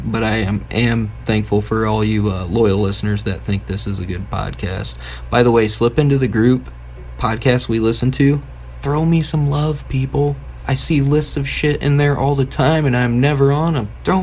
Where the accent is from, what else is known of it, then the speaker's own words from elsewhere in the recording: United States; I am American, so we butcher pretty much anything that we can, whether it be meat or words, whatever.